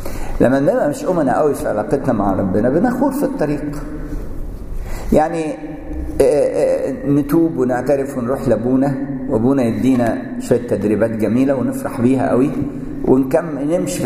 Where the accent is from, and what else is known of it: Egypt